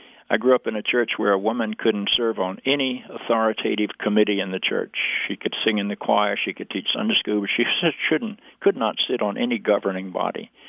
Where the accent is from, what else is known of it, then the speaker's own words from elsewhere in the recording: North Carolina, United States; And when I grew up in North Carolina, we didn't have any homosexual people.